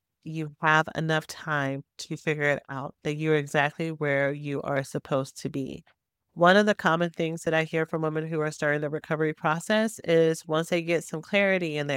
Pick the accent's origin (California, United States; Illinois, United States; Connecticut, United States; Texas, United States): Texas, United States; Houston; But I was born and raised in Houston, Texas. It was everything that I knew.